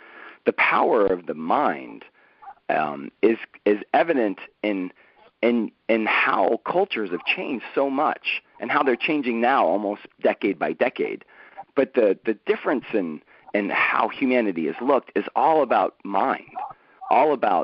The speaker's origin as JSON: {"language": "English", "region": "East Coast", "country": "United States", "tie": "born or raised there", "said": "I grew up on the East Coast, and everything seemed totally, quote-unquote, normal."}